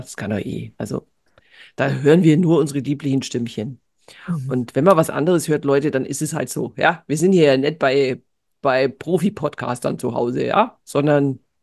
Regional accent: Augsburg, Bavaria, Germany; Außerdem komme ich aus der Ecke.

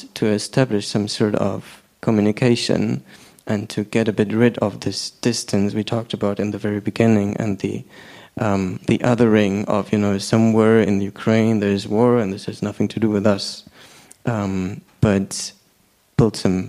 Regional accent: Berlin, Germany; I'm from here. I grew up in Berlin and that's okay, I guess.

